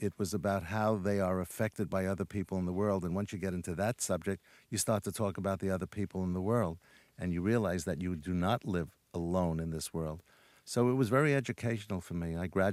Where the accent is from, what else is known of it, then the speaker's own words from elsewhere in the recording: New York, United States; when I was growing up in New York, we lived on the third floor